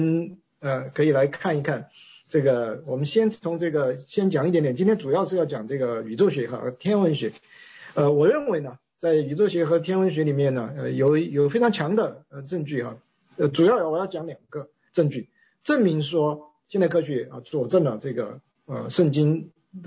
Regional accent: China; 我们大部分的这个我们中国人

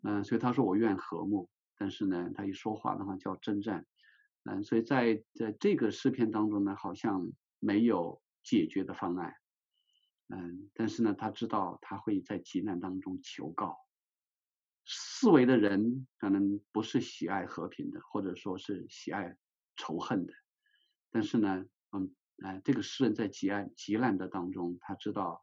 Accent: China; 而我们从大陆来的这些弟兄姐妹们

